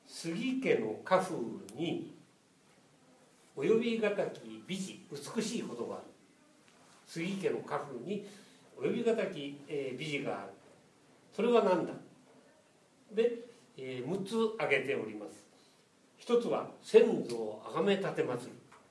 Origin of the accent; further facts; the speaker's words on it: Gunma, Japan; 私は群馬県出身なんですね。